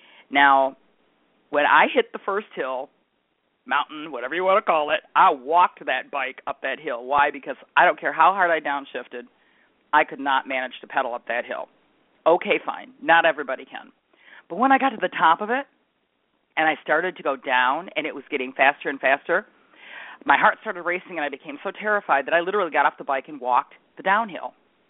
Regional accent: Michigan, United States; If you ever get a chance to visit Michigan, which is my home state, please do.

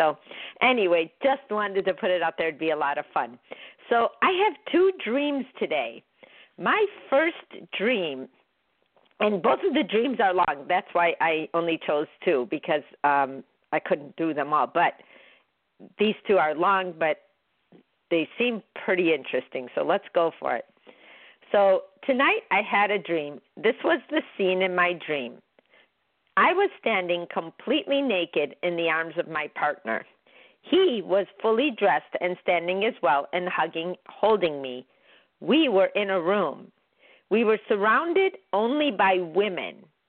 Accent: Chicago, Illinois, United States; Just my opinion, but I'm from Chicago, so you can't judge.

